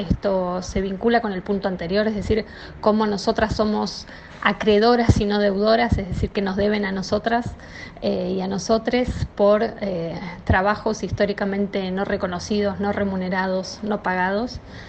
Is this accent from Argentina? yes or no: yes; Argentina; de Ni Una Menos, de Argentina.